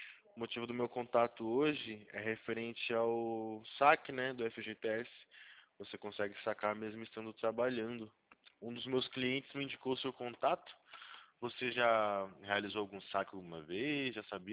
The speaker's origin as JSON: {"language": "Portuguese", "region": "São Paulo", "country": "Brazil", "said": "Eu sou daqui de São Paulo, interior de São Paulo."}